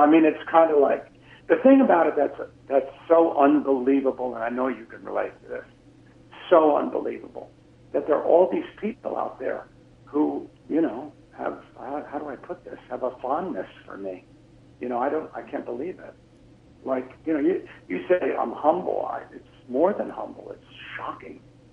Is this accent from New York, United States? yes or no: yes; New York, United States; Well, when I was coming up, I grew up in New York, and, you know, there were a lot of New York guys and the rock stations that I liked.